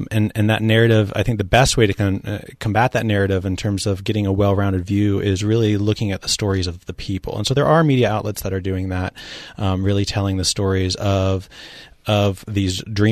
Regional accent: Florida, United States; I'm from Florida, and in advance of Irma

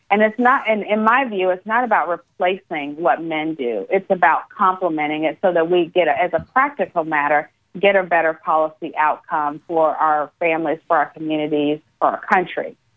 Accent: Gainesville, Florida, United States; I'm from Gainesville, Florida, originally.

